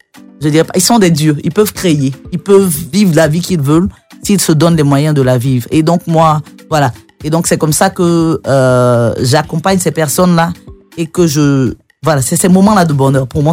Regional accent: Bingerville, Abidjan, Côte d’Ivoire; J'ai été éduquée, j'ai grandi à Bingerville.

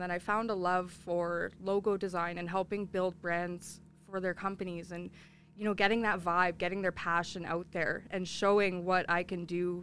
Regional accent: Sault Ste. Marie, Ontario, Canada; moved away as an adult; now in Fort McMurray, Canada; Sault Ste. Marie, Ontario.

